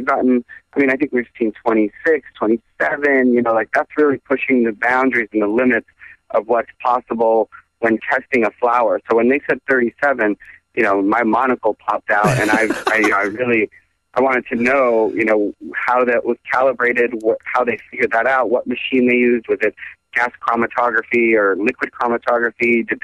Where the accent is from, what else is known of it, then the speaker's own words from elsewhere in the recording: Boston, Massachusetts, United States; And we're excited about being a part of Boston Freedom Rally. That's my hometown, so I love it there, and it's a great event, and I'm excited for the first 2-day Boston Freedom Rally.